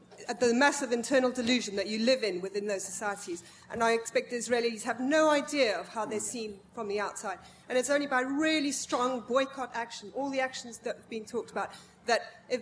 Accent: Zimbabwe; also born or lived in South Africa; Just to say, I grew up in Zimbabwe and in South Africa through the state of emergency

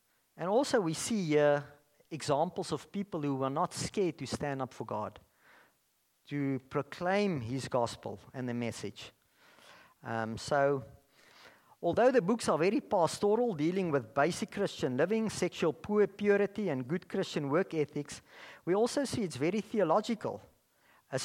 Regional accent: Bloemfontein, Free State, South Africa; I can still remember growing up in Bloemfontein many years ago

